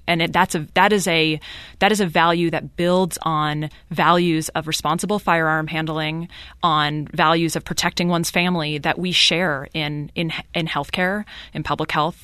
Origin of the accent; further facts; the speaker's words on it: New Hampshire, United States; I mean, I grew up in New Hampshire, so yeah. Definitely a state with a strong Second Amendment community